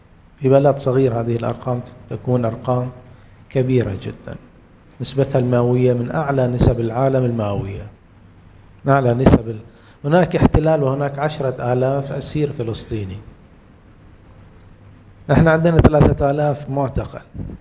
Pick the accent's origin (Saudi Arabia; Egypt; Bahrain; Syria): Bahrain; الآن هذا أنا إنسان بحريني متضامن مع غزة، خطر في بالي هذه المقاربة.